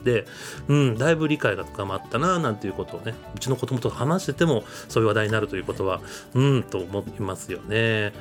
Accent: Tokyo, Japan; 僕も出身は東京でしたけど

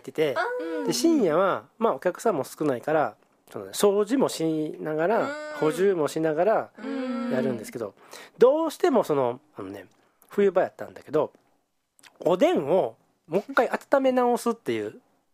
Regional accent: Osaka, Japan; 大阪出身だからそれは子供の頃に見に行ったりしてそれもなかなか大迫力でしたね

